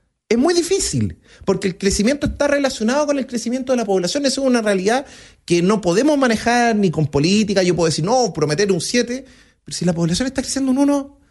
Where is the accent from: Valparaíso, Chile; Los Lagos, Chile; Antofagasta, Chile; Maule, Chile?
Antofagasta, Chile; Esa era como la forma de sobrevivir en esos tiempos, en los 80, en Antofagasta, y la he llevado toda la vida.